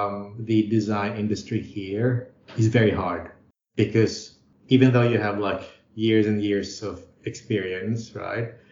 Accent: Philippines; English is a second language; now in Australia; Aussies like to speak. Like, so as a Filipino, I needed to learn how to be more assertive.

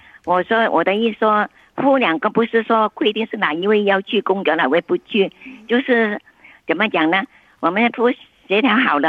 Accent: Vietnam; moved away as an adult; now in Australia; 我是越南华侨，我从越南移民到澳洲的，在越南时候呢，我是全职的主妇

